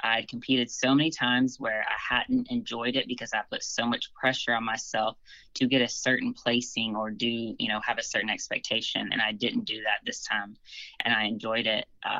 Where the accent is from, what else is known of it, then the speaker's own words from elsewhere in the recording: Nashville, Tennessee, United States; a pro bikini show here in Nashville, Tennessee